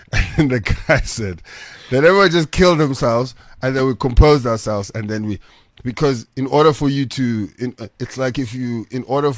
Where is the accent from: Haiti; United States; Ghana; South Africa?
South Africa; Gugulethu, Western Cape; I haven't lived in Google in a long time, so I don't know how much of that experience I stil